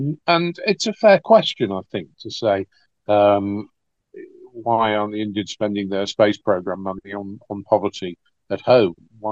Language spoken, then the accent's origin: English; United Kingdom; the money which we have paid for as British taxpayers in aid to that region